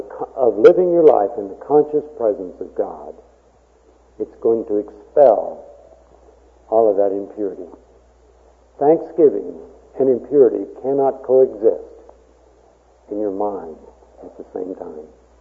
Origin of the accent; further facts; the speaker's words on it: Texas, United States; now in Colorado, United States; I grew up down in East Texas, and we had cockroaches down there. We don't have them up here in Colorado.